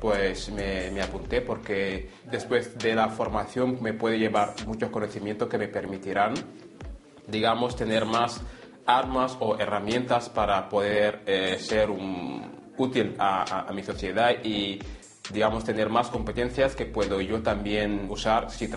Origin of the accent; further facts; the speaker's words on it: Senegal; Spanish is a second language; Yo he estado trabajando con muchas ONGs en mi país, en Senegal